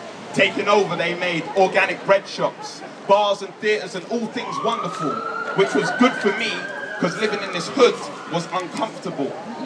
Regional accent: Peckham, London, United Kingdom; I'm from Peckham, which never used to be nice. There was a time where you wouldn't want to walk home from the train station at night, where if someone slandered your name, you would have to fight, where knowing I was from Peckham got me stuck up at gunpoint for my bike.

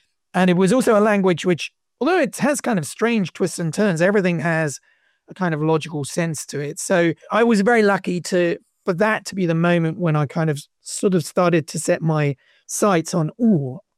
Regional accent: South East England, United Kingdom; I grew up in Oxfordshire, so I was going up to Oxford a lot as a kid at school to do music.

